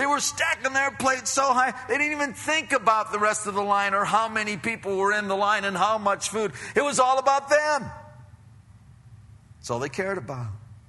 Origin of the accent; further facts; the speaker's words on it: Pennsylvania, United States; now in California, United States; I was real mixed up when I came from Pennsylvania out here, because we call lunch dinner, and then we call dinner supper.